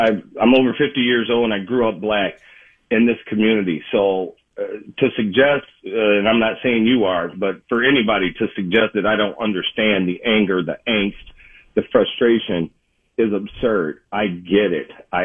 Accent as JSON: {"language": "English", "town": "Detroit", "region": "Michigan", "country": "United States", "tie": "born or raised there", "said": "I grew up in Detroit, Michigan, the scene of one of the most horrific riots in this country in the 60s."}